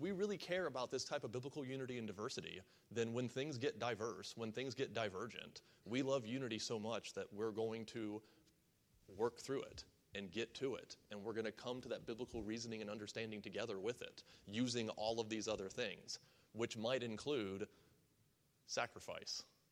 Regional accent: West Virginia, United States; I'm from West Virginia, which makes me a minority in this church. I was not born and raised here.

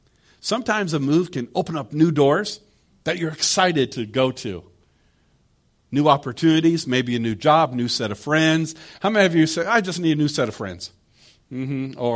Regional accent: Michigan, United States; people where I grew up in Michigan, other would have been, I'm retiring and I'm moving to Florida.

